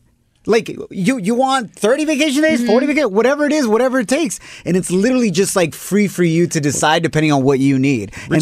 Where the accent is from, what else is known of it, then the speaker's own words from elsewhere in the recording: Mexico; in my home country of Mexico